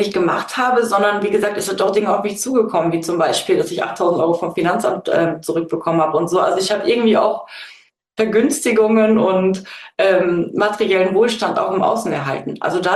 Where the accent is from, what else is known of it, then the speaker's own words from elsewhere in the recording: North Rhine-Westphalia, Germany; also born or lived in Saxony; Genau, NRW Münster, also zwischen Münster, Steinfurt und Rheine wohne ich. Aber ich bin tatsächlich geboren in Sachsen.